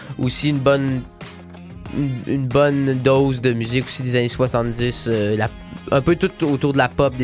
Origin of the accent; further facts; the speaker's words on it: Quebec, Canada; Québécois. On est Québécois.